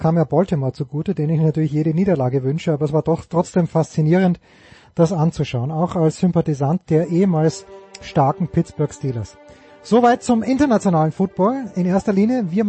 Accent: Austria; ich würde als Österreicher sagen

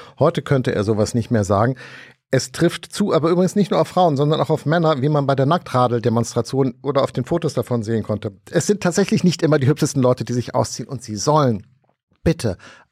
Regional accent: Hamburg, Germany; Ich meine, ich komme aus Hamburg, wir sind es gewöhnt, bei uns zu bleiben.

